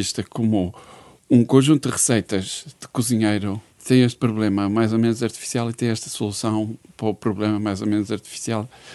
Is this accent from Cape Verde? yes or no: no; Braga, Norte, Portugal; also born or lived in Porto; Sou de Braga, mas vivia no Porto, a casa dos meus avós era perto de Viana do Castelo